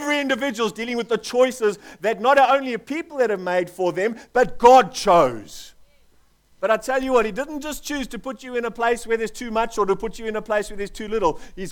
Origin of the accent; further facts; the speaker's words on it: South Africa; born there; But I was born in South Africa.